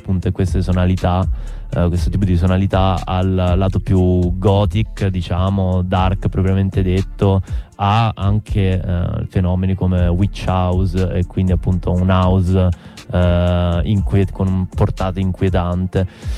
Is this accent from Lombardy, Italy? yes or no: no; Rome, Lazio, Italy; anche come tante cose che succedono a Roma, e lo dico da romano